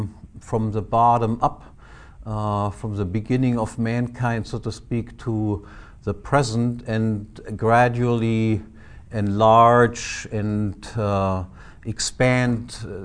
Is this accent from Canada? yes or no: no; Northern Germany, Germany; accent: Northern German; first language German; English is a second language; My accent is quite different from Mises's. I come from Northern Germany, and in Northern Germany we speak correct German.